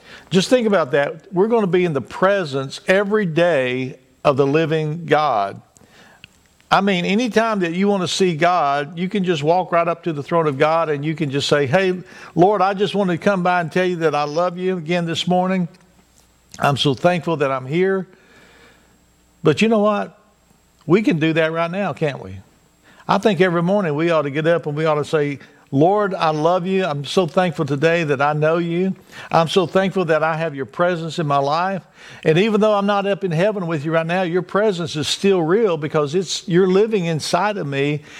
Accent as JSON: {"language": "English", "region": "Texas", "country": "United States", "tie": "born or raised there", "said": "as a kid growing up in Texas, out in West Texas, I remember we never locked the doors."}